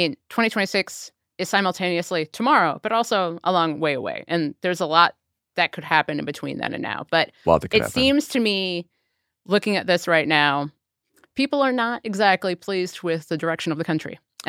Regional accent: Cincinnati, Ohio, United States; You had my hometown of Cincinnati reelected as Democratic mayor.

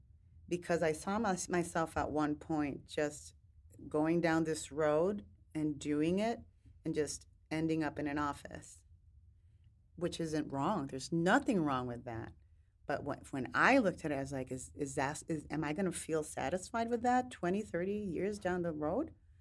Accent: Guaynabo, Puerto Rico; moved away; But no, growing up in Guaynabo, that wasn't my reality.

